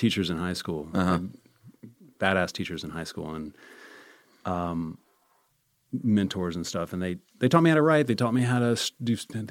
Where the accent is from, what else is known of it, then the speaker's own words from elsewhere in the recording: Charlotte, North Carolina, United States; moved away as an adult; also born or lived in Columbia, South Carolina; I'm from Charlotte, North Carolina.